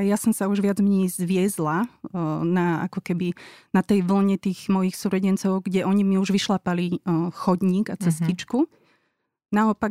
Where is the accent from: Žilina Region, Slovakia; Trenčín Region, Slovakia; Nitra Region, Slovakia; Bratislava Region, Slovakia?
Žilina Region, Slovakia; Ja pochádzam z Liptova, som štvrté dieťa zo štyroch a sme boli rodina striktne patriarchálna.